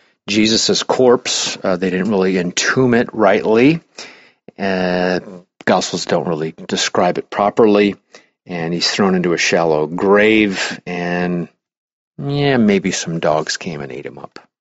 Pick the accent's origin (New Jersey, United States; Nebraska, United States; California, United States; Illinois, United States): Nebraska, United States; Of course, I know that I'm speaking poorly, but I'm from Nebraska